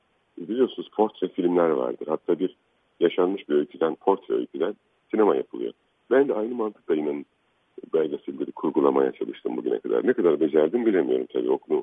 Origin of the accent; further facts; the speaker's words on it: Adana, Turkey; Evet, Adana'da çok güzel bir anne babanın yanında 8 abi ablanın kanatlarında büyüdüm.